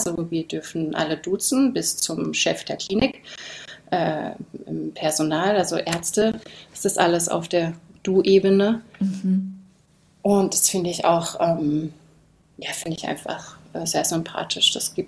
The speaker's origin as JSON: {"language": "German", "region": "Southern Germany", "country": "Germany", "accent": "Alemannic", "said": "Also ich komme ja eben aus Süddeutschland und wir sprechen da das Alemannisch. Und das ist ja schon sehr ähnlich zum Schweizerdeutsch."}